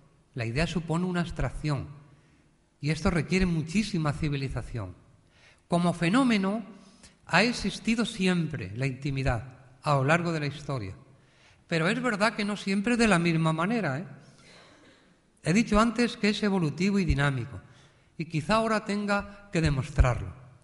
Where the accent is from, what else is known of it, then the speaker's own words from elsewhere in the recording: Ávila, Castile and León, Spain; Yo que soy de Ávila, si eso se lo dicen a un paisano de mi tierra